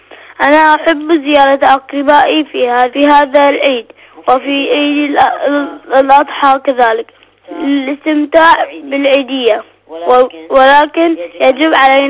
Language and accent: Arabic; Bahrain; من البحرين